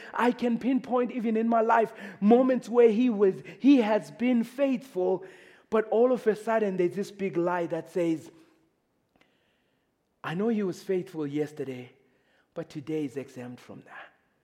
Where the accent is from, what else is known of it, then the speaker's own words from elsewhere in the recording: Zimbabwe; I remember as an African kid, like growing up in Zimbabwe, I used to get out when the African sun would be out and I would sit outside there and bask in the sun